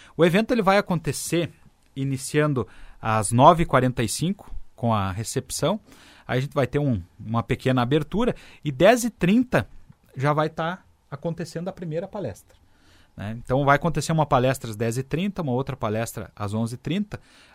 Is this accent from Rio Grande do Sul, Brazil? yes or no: yes; Muitos Capões, Rio Grande do Sul, Brazil; Eu vim lá de Muitos Capões